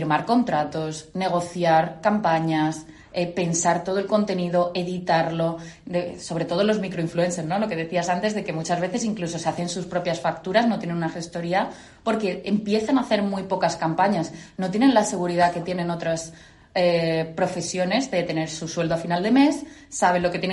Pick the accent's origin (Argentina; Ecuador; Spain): Spain; Málaga, Andalusia; accent: Malaga; also born or lived in Madrid; Bueno, yo soy madrileña, realmente de nacimiento, pero llevo toda la vida viviendo en Málaga, sí.